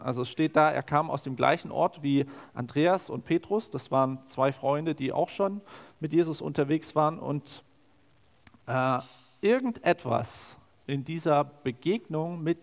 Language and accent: German; Cottbus, Brandenburg, Germany; wenn so kommt, ich komme aus Cottbus.